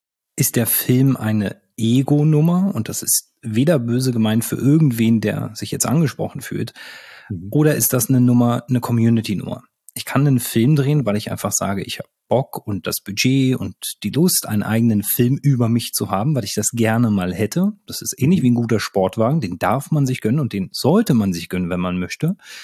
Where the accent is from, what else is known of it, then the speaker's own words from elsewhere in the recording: Berlin, Germany; ich komme aus Berlin.